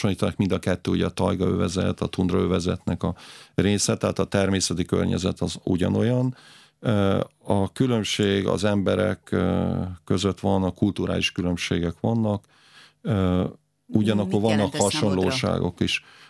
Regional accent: Great Hungarian Plain, Hungary; Én pedig az Alföldön nőttem föl.

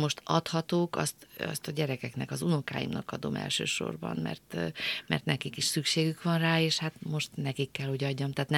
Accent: Budapest, Hungary; én városi lány vagyok, budapesti vagyok

